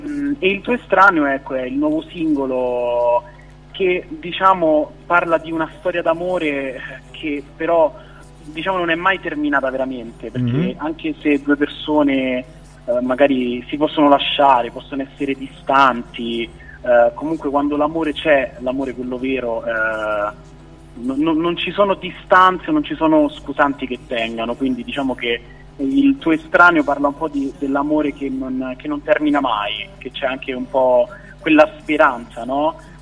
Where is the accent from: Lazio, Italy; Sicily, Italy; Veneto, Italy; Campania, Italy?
Lazio, Italy; Rome; ho 26 anni e vengo da Roma